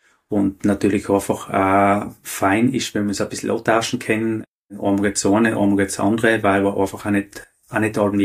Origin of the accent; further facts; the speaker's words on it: St. Jakob, South Tyrol, Italy; Ja, wie gesagt, wir kommen aus St. Jakobin Antal.